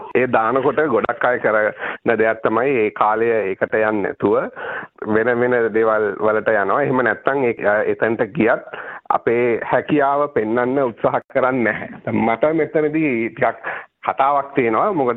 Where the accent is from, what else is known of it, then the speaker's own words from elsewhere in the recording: Hambantota, Southern Province, Sri Lanka; also born or lived in Galle; මම ලංකාවේ ඉපදුනේ හම්බන්තොට. මම මුලින්ම අධ්‍යාපනය ලැබුවා හම්බන්තොට ශාන්ත මේරි මහාවිද්‍යාලයෙන්. ඊට පස්සේ වැඩිදුර අධ්‍යාපනය සඳහා ගාල්ල රිච්මන්ඩ් විද්‍යාලයට ආවා.